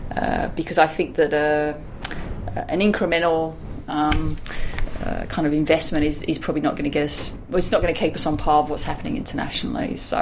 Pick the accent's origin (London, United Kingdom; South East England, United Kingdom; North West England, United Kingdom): London, United Kingdom; I come from the UK, I come from London, but my mum is from Manchester